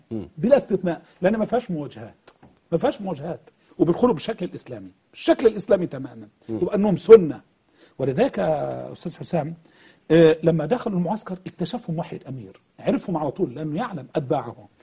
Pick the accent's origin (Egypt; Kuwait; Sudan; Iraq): Egypt; زي واحد عندنا في مصر الوقت كل شوية يروح إيران ويجيب شنطة دي كده مليانة دولارات،